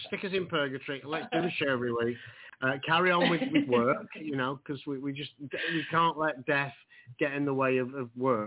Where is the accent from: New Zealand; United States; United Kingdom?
United Kingdom; Yorkshire and the Humber; Just speaking of me being a Yorkshireman, we are known for being thrifty.